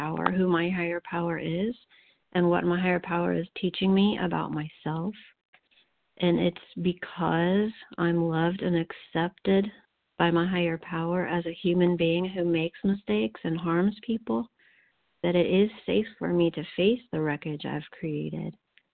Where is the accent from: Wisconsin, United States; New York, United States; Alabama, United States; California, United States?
California, United States; I'm grateful, so grateful to be recovered, and I'm from Central California.